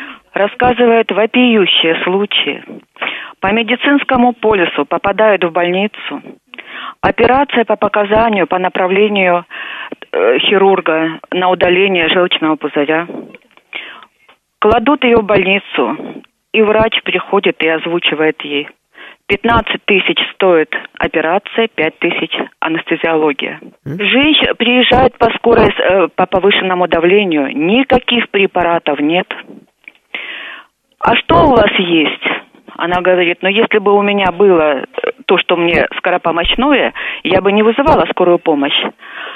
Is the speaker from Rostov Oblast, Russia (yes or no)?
yes; Gukovo, Rostov Oblast, Russia; born there; now in Rostov-on-Don, Russia; Я уроженка города Гуково.